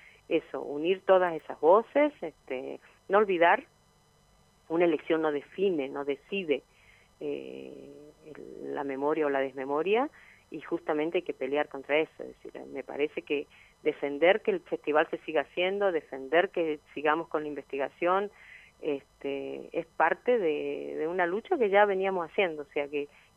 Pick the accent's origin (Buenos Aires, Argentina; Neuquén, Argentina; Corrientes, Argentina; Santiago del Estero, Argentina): Santiago del Estero, Argentina; also born or lived in Havana, Cuba; Yo me siento profundamente argentina, pero también me siento profundamente cubana. Soy santiagueña y soy habanera a la vez.